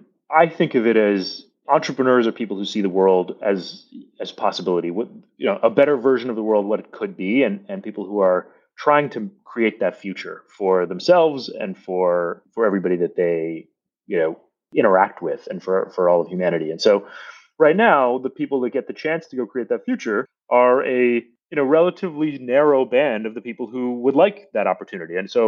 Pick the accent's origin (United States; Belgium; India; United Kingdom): India; born there; So I was born in India.